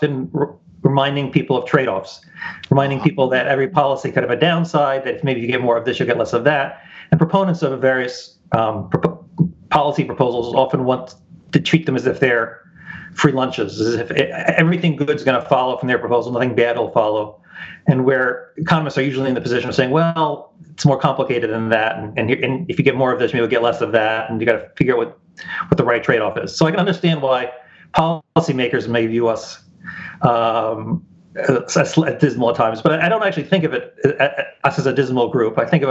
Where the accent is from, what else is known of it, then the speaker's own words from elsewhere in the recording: Cranford, New Jersey, United States; also born or lived in Trenton; my parents moved to Cranford, New Jersey, which is a suburb, sort of northern New Jersey near Westfield. And I grew up in Cranford.